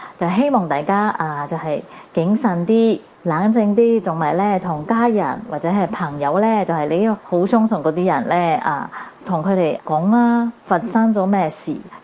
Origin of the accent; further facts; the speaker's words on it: Singapore; 各位哥哥姐姐大家好，我是新加坡的